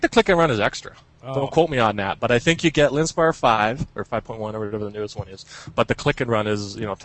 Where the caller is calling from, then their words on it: Calgary, Alberta, Canada; Yeah, Calgary, Alberta, Canada, right above Montana.